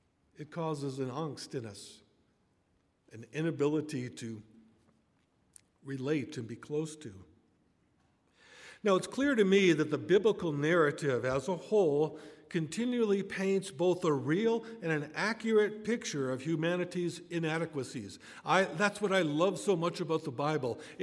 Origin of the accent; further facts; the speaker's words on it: Delavan, Wisconsin, United States; I'm originally from Delavan, Wisconsin, just a small community in southeastern Wisconsin.